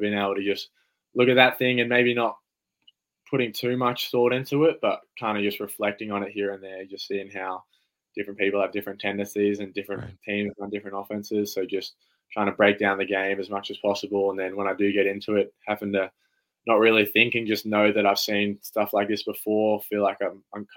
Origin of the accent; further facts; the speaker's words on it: Canberra, Australian Capital Territory, Australia; I'm from Canberra, so I'm from this city.